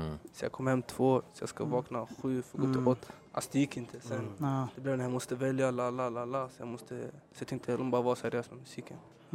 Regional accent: Stockholm, Stockholm County, Sweden; Hagsätra och Rosved.

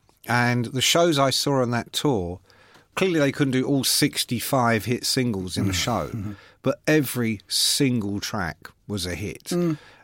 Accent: Ireland; Irish music, I'm Irish, so Irish music is all...

